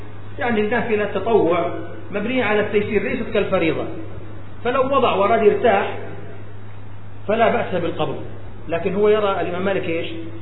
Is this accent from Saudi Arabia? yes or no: yes; Saudi Arabia; عندنا في السعودية الناس يعني على مذهب الحنابلة عموما